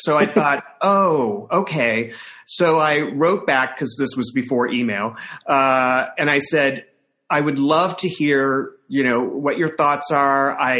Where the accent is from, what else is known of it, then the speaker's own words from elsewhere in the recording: Centralia, Illinois, United States; when I was a kid, there was a place in Centralia, Illinois, in my hometown, called the Cultural Society.